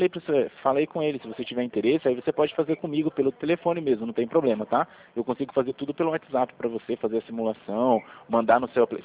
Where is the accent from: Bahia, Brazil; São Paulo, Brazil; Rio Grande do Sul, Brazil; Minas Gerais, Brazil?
São Paulo, Brazil; Rio Claro; Eu sou de Rio Claro.